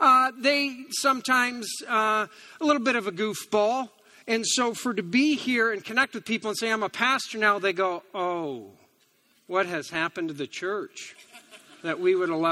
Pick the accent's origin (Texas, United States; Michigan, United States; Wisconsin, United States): Michigan, United States; Hudsonville; I grew up in Hudsonville. On my way in, I don't live here, I haven't for a long time, but on my way in this morning, I drove by the old stomping grounds, drove by my old house